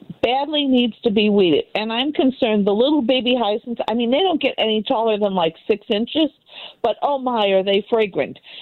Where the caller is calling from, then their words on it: St. Louis, Missouri, United States; St. Louis City.